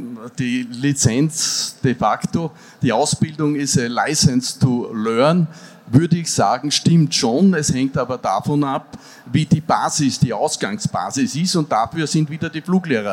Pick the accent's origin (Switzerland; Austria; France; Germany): Austria; Krems, Lower Austria; ich komme aus Krems, Österreich.